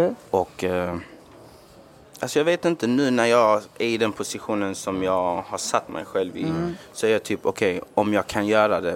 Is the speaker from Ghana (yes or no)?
yes; Ghana; now in Sweden; Jag är ju från Ghana.